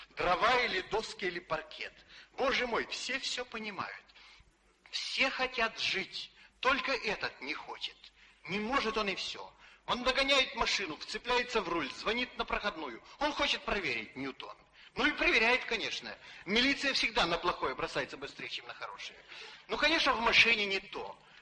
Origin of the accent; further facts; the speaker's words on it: Odesa, Odesa Oblast, Ukraine; Мы одесситы, один коллектив, одна семья, одна компания.